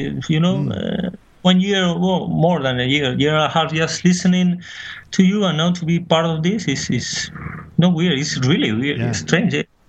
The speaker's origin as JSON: {"language": "English", "town": "Pamplona", "region": "Navarre", "country": "Spain", "second_language": "English", "moved": "yes", "lives_now": "London, United Kingdom"}